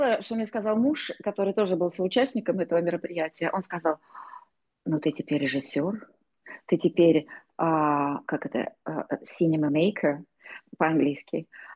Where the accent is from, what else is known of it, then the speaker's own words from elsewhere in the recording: Kirov, Kirov Oblast, Russia; я жила в то время в Текстильщиках, и я, кстати, тоже не москвичка отнюдь, я из Кирова